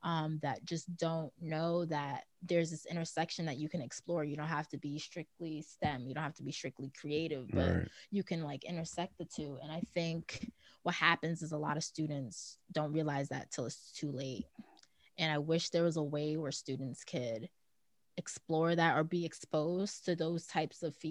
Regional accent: Mount Vernon, United States; I'm from Mount Vernon as well

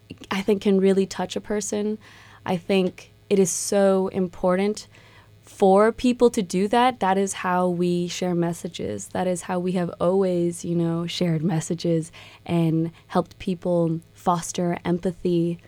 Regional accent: Miami, Florida, United States; I'm actually originally from Miami, Florida, where I went to a charter art school from middle school to 10th grade.

